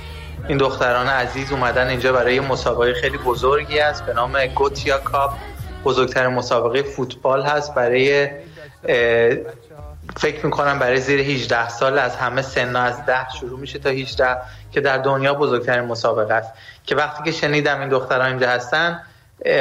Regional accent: Sweden; ما که در اروپا بزرگ شدیم، در سوئد بزرگ شدیم و این چیزا رو میبینیم

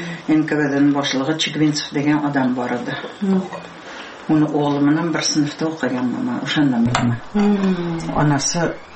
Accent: Piskent, Tashkent Region, Uzbekistan; born there; Men shu yer to'lada tug'ilganman-da. Eshik deraza bo'lmagan. Piskentda, ha, garnak degan yer bor edi, leshoz degan.

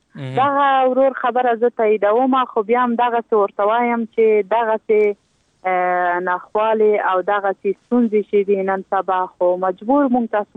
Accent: Logar, Afghanistan; زه په خپله دغه لوګر ولایت څرنګه چې زما د پلار ولایت او زما ټاټوبی دی، دغه ولایت چې دی ډېر وروسته پاتې دی

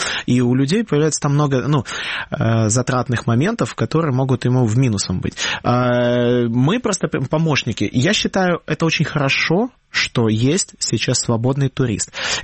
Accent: Ukraine; вот я не мог сказать, что я украинец

